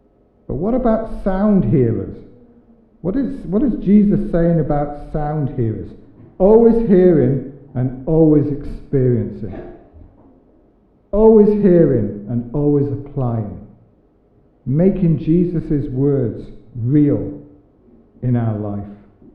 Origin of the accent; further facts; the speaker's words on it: Tenby, Wales, United Kingdom; I grew up in Tenby.